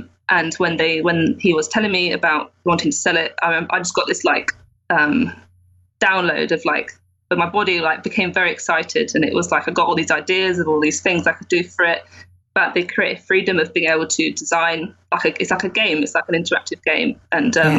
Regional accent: South West England, United Kingdom; now in London, United Kingdom; I'm living in London now. I'm not originally from here. I'm from the West Country, you know, like near Stonehenge and stuff. So I moved to London for university and I'm living here.

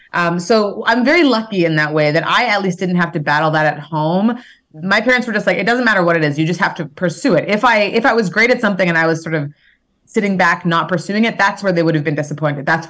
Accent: Winnipeg, Manitoba, Canada; existence where I'm mixed. So I never really felt like I belonged anywhere. You know, when I grew up in Winnipeg, Canada, I grew up in an area at the time that was like, there weren't a lot of Black kids. There weren't a lot of mixed kids.

